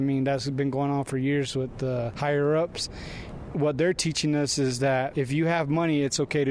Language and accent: English; Santo Domingo Pueblo, New Mexico, United States; I'm 29. I'm from Santo Domingo Pueblo.